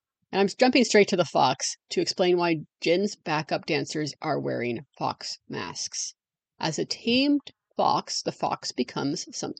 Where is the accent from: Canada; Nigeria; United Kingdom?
Canada; Despite being Canadian, my French is very, very bad.